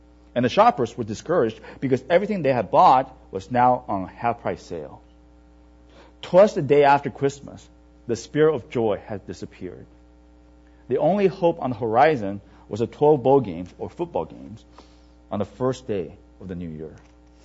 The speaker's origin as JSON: {"language": "English", "country": "Canada", "tie": "born or raised there", "said": "in Canada, where I grew up. I remember when I was growing up in Canada"}